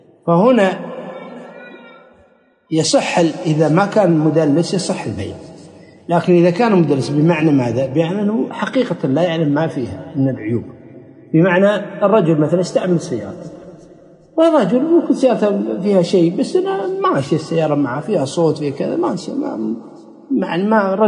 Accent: Kuwait; يعني مثل عندنا في الكويت الحراج

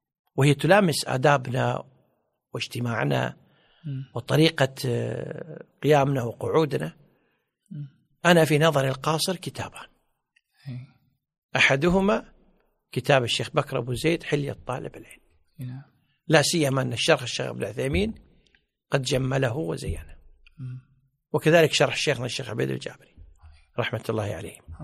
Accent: Kuwait; يعني تخيل معي الآن مثلا عندنا في الكويت عدد المواطنين والمقيمين قرابة 4 ملايين.

